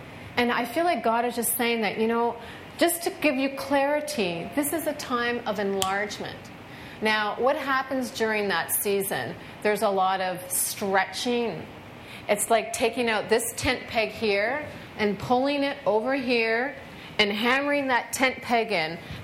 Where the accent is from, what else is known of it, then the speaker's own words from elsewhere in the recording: Toronto, Ontario, Canada; I'm from Toronto